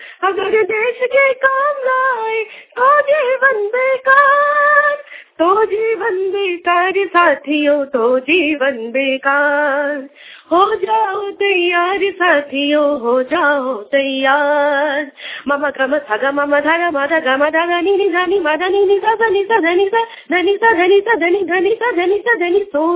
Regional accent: Ranchi, Jharkhand, India; मैं रांची पिस्का मोड़ की रहने वाली हूँ।

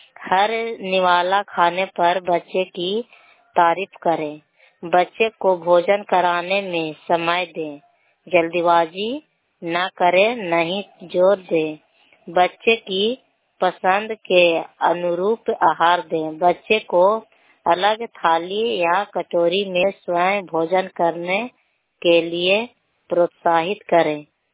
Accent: Khaira Barwadi, India; मैं खैरा बरवाडी से हूँ, महाराजगंज पंचायत से हूँ।

